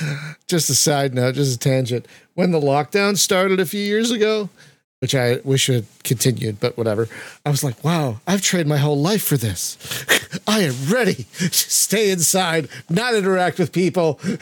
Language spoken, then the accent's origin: English; United States; I'm an American. I don't know the conversion.